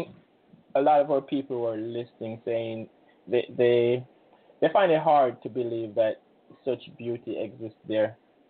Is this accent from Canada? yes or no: no; Jamaica; Now I'm from Jamaica.